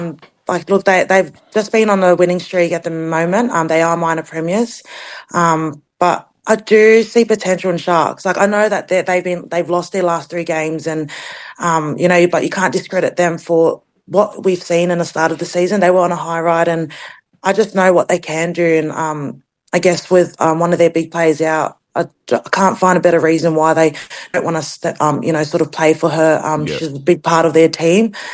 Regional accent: Australia; born there; but I was born here in Australia

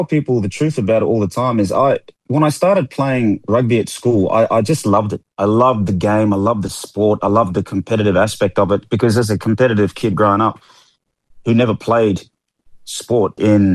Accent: Port Moresby, Central Province, Papua New Guinea; So I'm from Central Province. I was born in Port Moresby, Papua New Guinea, to my parents, Elizabeth and Kilroy.

